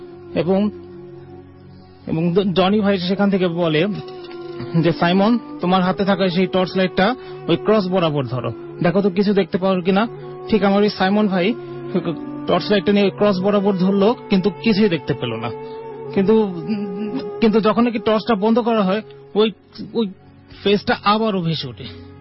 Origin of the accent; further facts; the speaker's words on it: Dhaka, Dhaka Division, Bangladesh; আমি এসেছি India road farm gate থেকে।